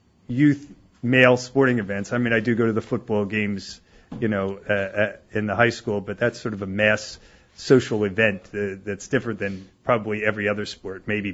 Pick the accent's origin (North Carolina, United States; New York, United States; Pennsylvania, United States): Pennsylvania, United States; Philadelphia; I'm from Philadelphia